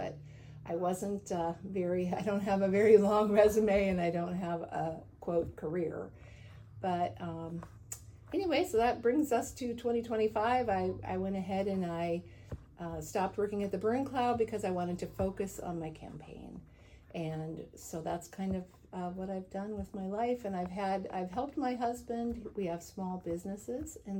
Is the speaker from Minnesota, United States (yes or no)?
yes; Minnesota, United States; I was born in Minnesota, and I went to K through 11 in the public school system there in southern Minnesota.